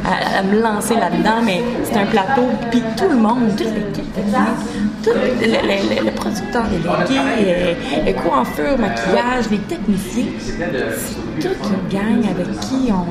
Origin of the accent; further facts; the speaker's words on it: Quebec City, Quebec, Canada; parce que je viens de Québec.